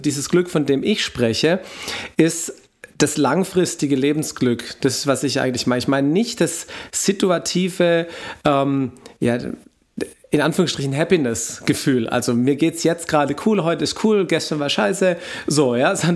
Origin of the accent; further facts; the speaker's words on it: Stuttgart, Baden-Württemberg, Germany; ich komme ja hier aus Stuttgart